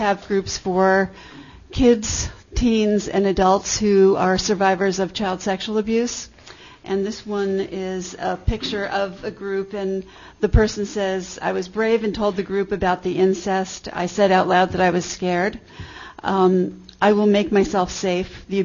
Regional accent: Danby, United States; I'm from Danby, and I'm the executive director of the Advocacy Center.

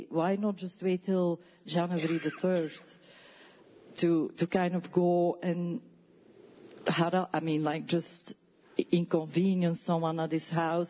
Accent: Trumansburg, New York, United States; from Trumansburg, and I was out of the country for 5 weeks

